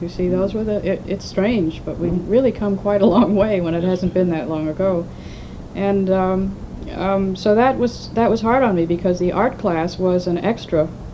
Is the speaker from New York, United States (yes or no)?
yes; Larchmont, New York, United States; also born or lived in Mount Vernon; Basically, I was born in Mount Vernon, New York, but I grew up in Larchmont, New York, not far from there. It's a suburb of New York City.